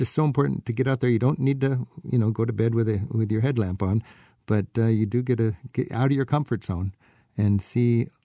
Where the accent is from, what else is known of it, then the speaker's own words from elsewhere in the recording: United Kingdom; as a Brit, I think having lived through the whole Brexit thing, it does get you thinking about borders.